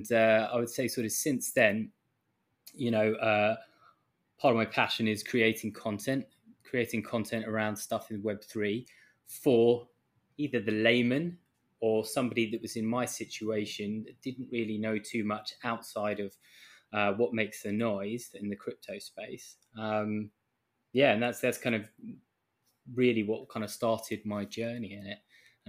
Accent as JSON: {"language": "English", "region": "London", "country": "United Kingdom", "lives_now": "Vietnam", "said": "I'm from London, but currently residing in Vietnam, where I've been for the last couple of years."}